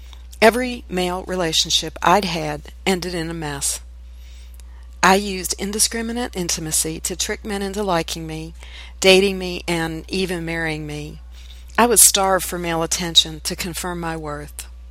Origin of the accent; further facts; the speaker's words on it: Geneseo, New York, United States; now in Nashville, United States; I grew up in Geneseo, New York, in the Finger Lakes region of upstate New York, and now reside in Nashville, Tennessee.